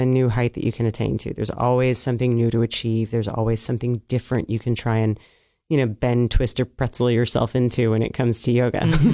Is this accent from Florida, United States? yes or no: yes; Florida, United States; Yeah, I know growing up in South Florida.